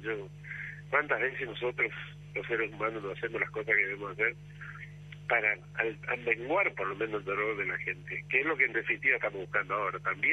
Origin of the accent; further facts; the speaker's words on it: Saladas, Corrientes, Argentina; yo soy de la tierra de San Martín, para que usted tenga idea, soy de Corrientes, soy de la tierra de Cabral, nací en Salada es el lugar donde nació Cabral, y es mi amor, son los dos lugares de mis amores